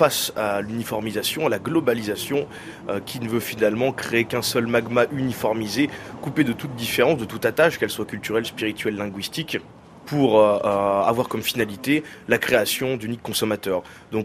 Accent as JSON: {"language": "French", "country": "France", "said": "en tant que Français, nous sommes des Européens de langue et de culture française."}